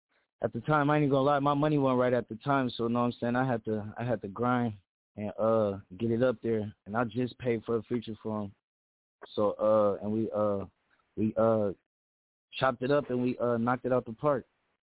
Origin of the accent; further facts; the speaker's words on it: Minnesota, United States; Yeah, I'm from Minnesota, born and raised.